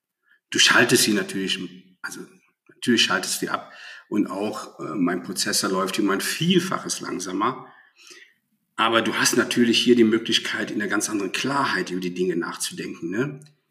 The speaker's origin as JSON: {"language": "German", "region": "Rhineland", "country": "Germany", "tie": "born or raised there", "moved": "as an adult", "lives_now": "Bavaria, Germany", "said": "Geboren und aufgewachsen im Rheinland mit einer spanischen Mutter und mit einem Vater einer rheinischen Frohnatur. Beide leben noch, toi toi toi. Vor 25 Jahren ausgewandert nach Bayern."}